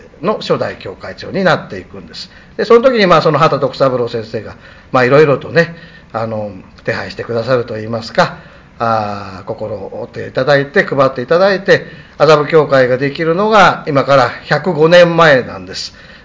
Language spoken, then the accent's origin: Japanese; Tokyo, Japan; born there; 父と母が夫婦養子に入って私がそこに生まれるわけであります